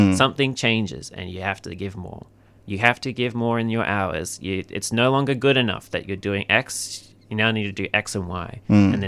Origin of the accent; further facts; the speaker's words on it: Sydney, New South Wales, Australia; I'll compare it to where I grew up in Sydney.